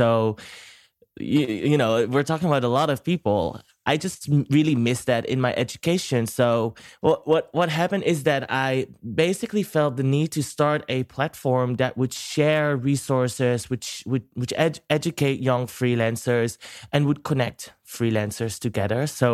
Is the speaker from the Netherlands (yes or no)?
yes; Netherlands; English is a second language; And here in the Netherlands, I'm from the Netherlands. I live in Rotterdam.